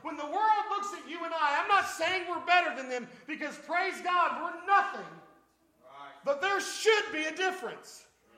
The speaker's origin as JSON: {"language": "English", "town": "Alexandria", "region": "Indiana", "country": "United States", "said": "I'm from Alexandria. Population of like 7.5. Not a big group. We have red gold tomatoes, amen. And the world's largest ball of paint."}